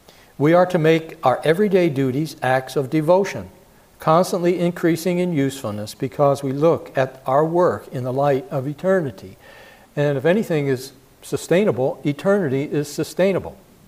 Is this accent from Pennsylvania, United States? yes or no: yes; Philadelphia, Pennsylvania, United States; I grew up in Philadelphia.